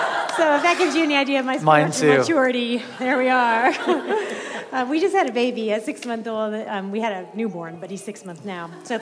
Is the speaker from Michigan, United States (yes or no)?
no; Winter Garden, Florida, United States; I'm from Florida, Winter Garden. I'm home visiting our parents right now.